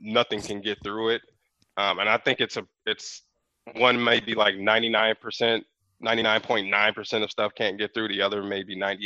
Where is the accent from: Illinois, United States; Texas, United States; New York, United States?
Illinois, United States; Chicago; I just told my wife when I came from Chicago and visited Moreno Valley years ago when I was a kid